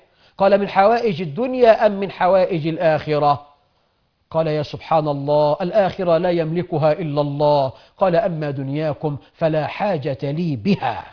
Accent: Egypt; أنت عارف عندنا في مصر طباخ السم بيدوقه

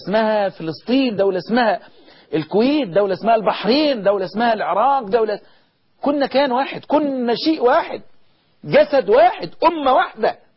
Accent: Egypt; اللهم احفظ بلدنا مصر

